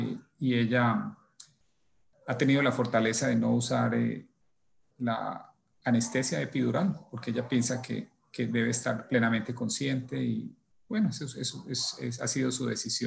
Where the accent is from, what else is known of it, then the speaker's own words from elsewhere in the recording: Colombia; now in United States; Yo soy de Colombia, entonces nunca había experimentado el protestantismo como se experimenta y se vive aquí en Estados Unidos.